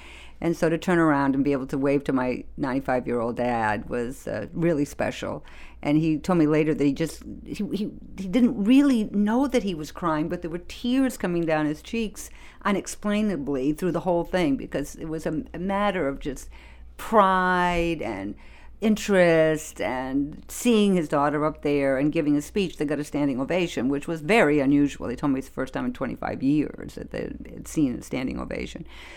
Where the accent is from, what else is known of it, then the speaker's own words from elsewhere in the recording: Maine, United States; And I grew up in Maine. There were no black people in Maine.